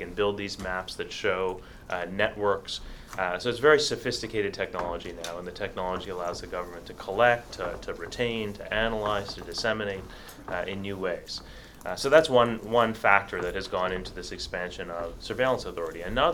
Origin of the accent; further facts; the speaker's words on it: Canada; One of them is that I'm Canadian.